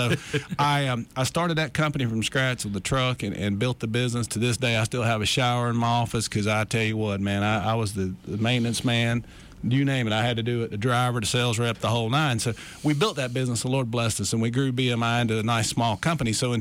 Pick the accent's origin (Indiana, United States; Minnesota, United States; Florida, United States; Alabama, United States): Alabama, United States; Enterprise; I grew up in Enterprise, Alabama.